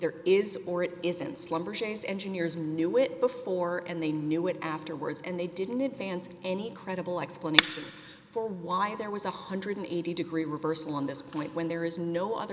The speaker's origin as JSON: {"language": "English", "region": "New York", "country": "United States", "said": "And I'm from New York, I'm trying not to talk too fast."}